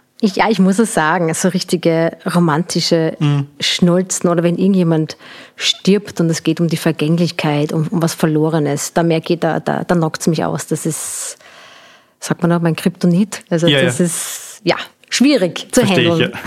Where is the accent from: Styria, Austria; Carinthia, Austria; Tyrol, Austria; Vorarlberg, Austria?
Styria, Austria; Graz; now in Vienna, Austria; ich komme mal aus Graz, bin dort geboren. … Ich bin aber jetzt schon sehr, sehr, sehr, sehr lange in Wien